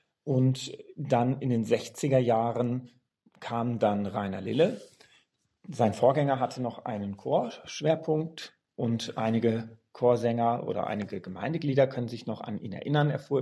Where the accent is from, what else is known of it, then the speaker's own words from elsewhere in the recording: Giessen, Hesse, Germany; born there; Ich kann mich erinnern, ich bin geboren in Gießen.